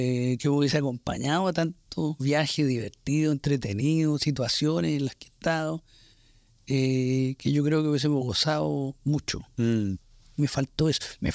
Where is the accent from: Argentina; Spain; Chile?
Chile; now in United States; Después me vine a los Estados Unidos, muy desconectado de las comunicaciones en mi país